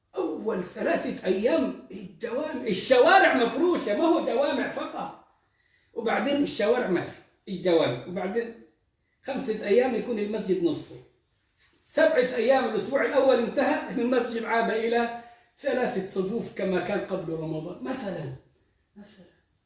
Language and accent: Arabic; Egypt; أغلى حج في العالم كان عندنا في مصر